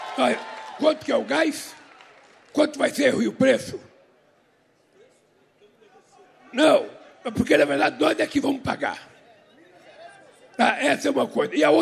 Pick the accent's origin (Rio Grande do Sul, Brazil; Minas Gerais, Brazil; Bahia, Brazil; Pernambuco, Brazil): Pernambuco, Brazil; Caetés; born there; moved away; also born or lived in São Paulo; Olha, nasceu onde eu nasci, as crianças morrem até 5 anos de idade de fome, lá em Caetés. Escapar de morrer de fome já foi um milagre para mim. Depois vim para São Paulo